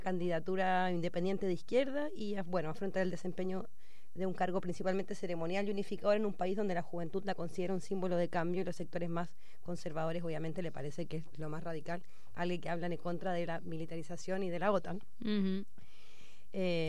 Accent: Chile; yo soy chilena, no argentina.

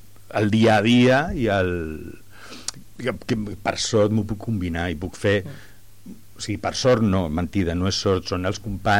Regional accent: El Prat de Llobregat, Catalonia, Spain; sabran que jo sóc del Prat

